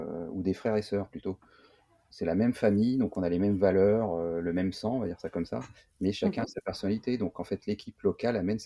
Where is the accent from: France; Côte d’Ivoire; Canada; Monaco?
France; Montreuil, Île-de-France; parce que Christine et moi, on est de Montreuil, on connaissait Montreuil